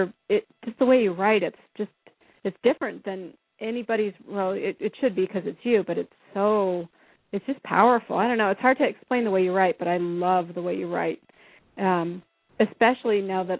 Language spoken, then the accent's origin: English; Iowa, United States; also born or lived in Minnesota / Northern California / Maine; I'm from Iowa, like Minnesota and Iowa. I was born in Minnesota, then raised in Iowa, then moved back to Minnesota, then to Northern California, then to Maine